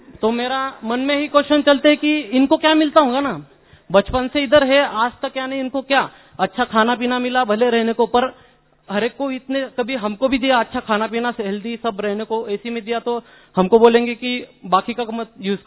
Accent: Pune, Maharashtra, India; मैं पुणे से बिलोंग करता हूं तो उधर भी देखा है कि इतना प्यार से

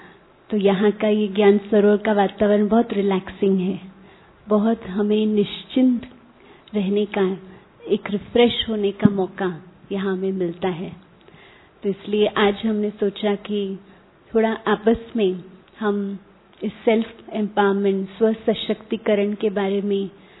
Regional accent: Mumbai, Maharashtra, India; विशेष करके मैं बॉम्बे से हूँ तो वहाँ के वायुमंडल को देखती हूँ

